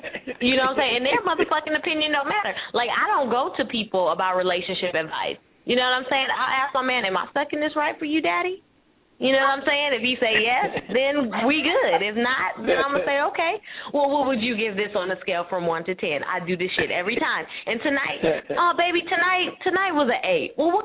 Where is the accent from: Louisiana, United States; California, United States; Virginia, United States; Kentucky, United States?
California, United States; San Francisco; from San Francisco, so I've been exposed to probably a little more maybe than other people have.